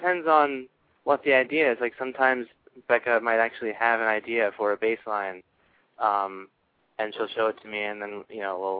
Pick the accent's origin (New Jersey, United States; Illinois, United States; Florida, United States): New Jersey, United States; Medford; now in Brooklyn, United States; The Trenton area, not exactly in Trenton. I'm from a town called Medford, which is a little bit south.